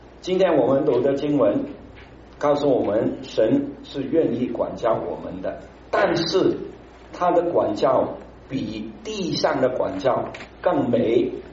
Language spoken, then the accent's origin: Chinese; Hong Kong; 因为我是香港来的，所以我很注意香港的新闻